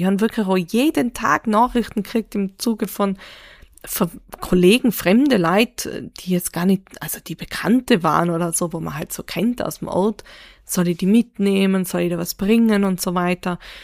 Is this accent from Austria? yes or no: yes; Reutte, Tyrol, Austria; auch von eben Menschen in Reutte, in meinem Heimatort, die sie kannten, die mich kannten, so